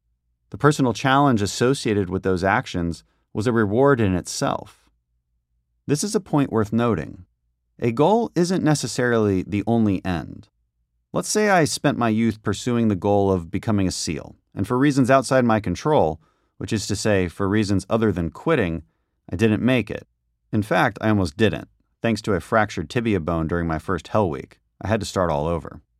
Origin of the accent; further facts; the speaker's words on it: Colombia; my already unique set of experiences growing up in Colombia.